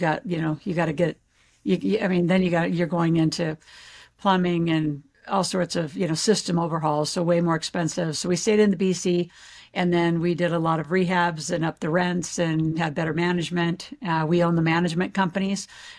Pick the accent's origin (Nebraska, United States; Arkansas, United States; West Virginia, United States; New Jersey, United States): Nebraska, United States; Yeah, I grew up in Nebraska, farm girl, a farmer, and my mom was a caterer.